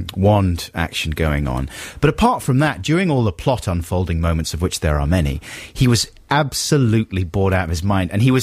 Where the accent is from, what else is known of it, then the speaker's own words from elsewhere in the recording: Canberra, Australian Capital Territory, Australia; Canberra.